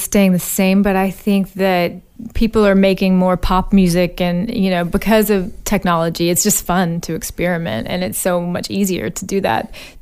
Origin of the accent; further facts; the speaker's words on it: Birmingham, Alabama, United States; I moved back to my hometown, Birmingham, Alabama, like a few years ago